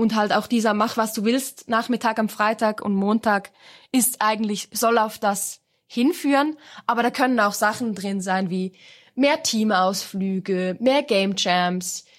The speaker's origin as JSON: {"language": "German", "country": "Switzerland", "said": "Also vor allem auch so als Schweizer Repräsentant immer gut"}